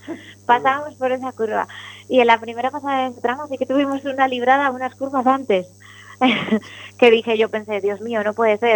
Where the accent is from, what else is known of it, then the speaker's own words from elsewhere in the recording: Santander, Cantabria, Spain; yo nací en Santander, pero bueno, porque todos los niños aquí nacemos en Santander, claro. Pero sí que vivo ahí, trabajo ahí, o sea, entreno ahí, toda mi vida la tengo ahí.